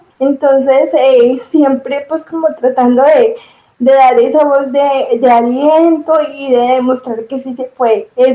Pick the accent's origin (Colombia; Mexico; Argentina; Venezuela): Colombia; Viterbo, Caldas; Soy del municipio de Viterbo, Caldas. Aquí nací, aquí he vivido toda la vida.